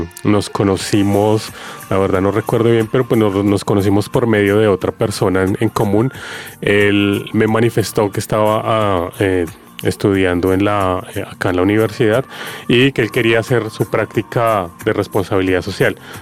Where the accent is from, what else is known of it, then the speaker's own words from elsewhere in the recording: Bogotá, Colombia; Yo nací en Suba, he vivido toda mi vida en Suba, desde que Suba era, digamos que solo eran potreros, el hospital era de un solo piso